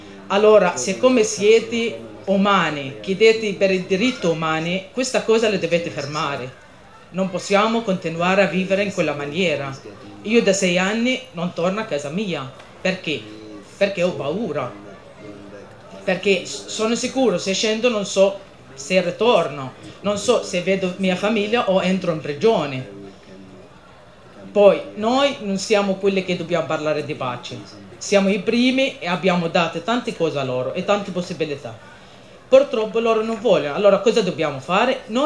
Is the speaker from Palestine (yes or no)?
yes; Palestine; Italian is a second language; quelli che stanno nella mia terra, non l'ho mai voluta.